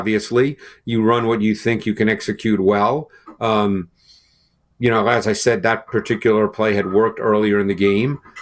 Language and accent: English; New York City, New York, United States; You know, I grew up in Queens in New York.